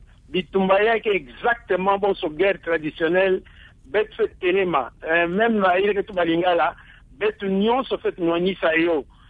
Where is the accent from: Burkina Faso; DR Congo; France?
DR Congo; Kwilu; chez nous, dans le Kwilu, la division provinciale et le gouverneur avaient arrangé notre système de combat en zone opérationnelle